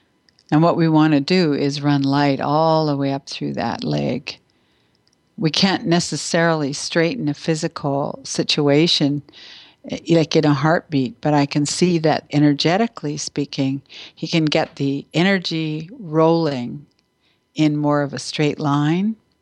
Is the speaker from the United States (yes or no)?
no; Canada; I'm Canadian as well.